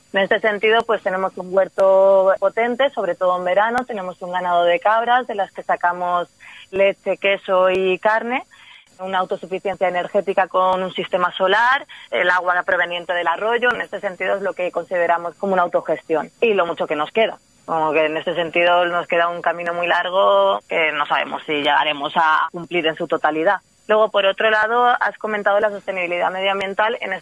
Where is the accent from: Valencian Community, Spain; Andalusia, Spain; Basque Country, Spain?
Valencian Community, Spain; Valencia; Luego también hay gente que venimos de Valencia